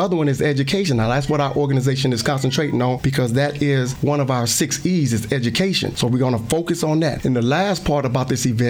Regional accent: Kansas City, Missouri, United States; also born or lived in St. Louis, Missouri; I was born right here in St. Louis, Missouri. We moved here to Kansas City, and the Kansas City School District is where I come from.

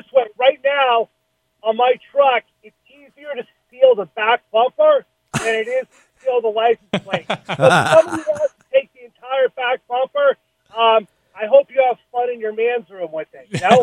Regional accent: Weston, Massachusetts, United States; Well, you know, I'm actually a Boston boy, and I grew up in Weston, Mass.

